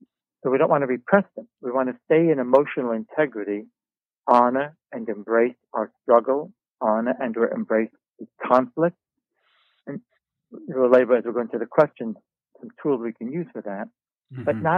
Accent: Brooklyn, New York, United States; So guys are taught, at least I was, I grew up in Brooklyn, New York.

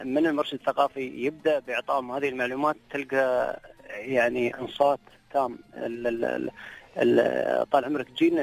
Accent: United Arab Emirates; وهو معروف عندنا في الإمارات.

